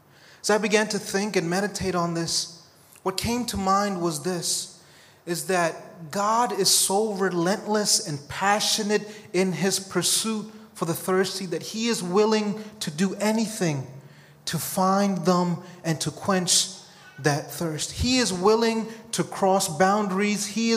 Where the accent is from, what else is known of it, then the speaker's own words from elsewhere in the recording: Bronx, New York, United States; growing up in the Bronx was very unique because as an Indian kid, you were actually the minority there.